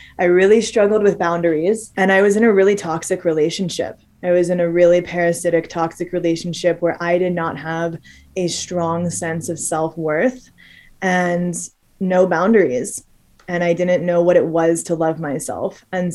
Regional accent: Cincinnati, Ohio, United States; also born or lived in Orlando; So I was born in Orlando, Florida. I grew up in Cincinnati, Ohio. And yeah, I got out of Ohio as soon as I could.

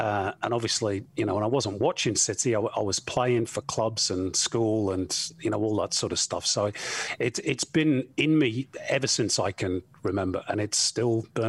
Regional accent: Manchester, North West England, United Kingdom; born there; I was born in Manchester in 1967, so that makes me an old fart.

